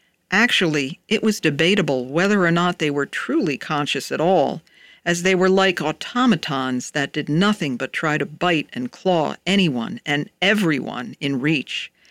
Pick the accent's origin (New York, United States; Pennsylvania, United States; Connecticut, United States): New York, United States; Nyack; I grew up in Nyack, New York, overlooking the beautiful Hudson River about 20 miles north of Manhattan.